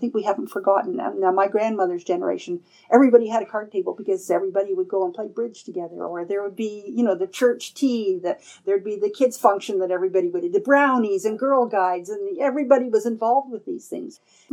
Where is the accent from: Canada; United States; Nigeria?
Canada; Ontario; I was raised in Ontario, and every summer there was a lot of construction because, you know, the weather's as tough there as it is here.